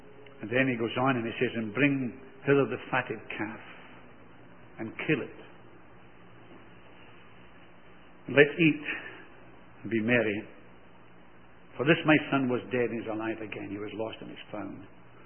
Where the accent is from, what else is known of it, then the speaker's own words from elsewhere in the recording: Glasgow, Scotland, United Kingdom; I was brought up in Glasgow, in Scotland. Of course, you wouldn't have known that, would you? But I was brought up in Scotland